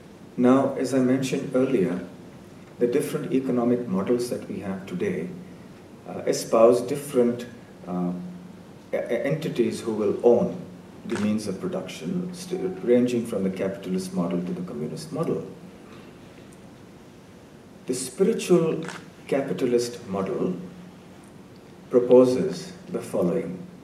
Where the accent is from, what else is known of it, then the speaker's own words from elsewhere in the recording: India; I grew up in India, and in our childhood we would hear many stories about different kings and so on.